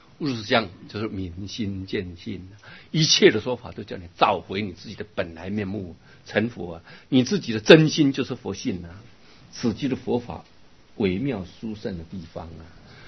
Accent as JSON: {"language": "Chinese", "country": "Taiwan", "said": "那个我们台湾人都是那渔船啊"}